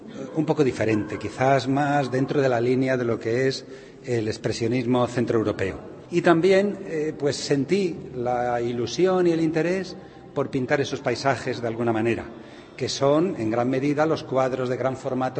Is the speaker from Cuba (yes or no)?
no; Spain; now in Czech Republic; Y hay otra cosa más que a mí como español me atrae de la República Checa.